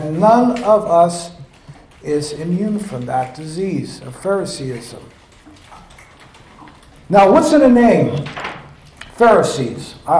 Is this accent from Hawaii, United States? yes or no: yes; Hawaii, United States; born there; I was born in Hawaii.